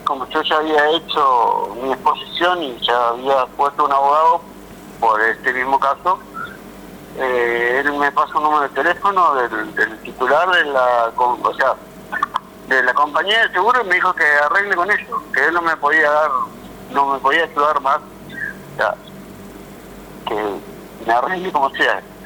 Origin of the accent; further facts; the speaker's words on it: Buenos Aires, Argentina; now in Santo Tomé, Argentina; yo soy de Buenos Aires, pero vivo hace 18, 19 años.